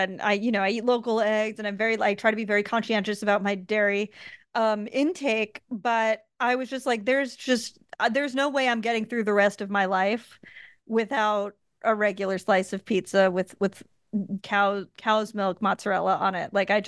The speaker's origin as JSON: {"language": "English", "region": "New York", "country": "United States", "said": "I'm from New York, so I didn't suffer for bad pizza."}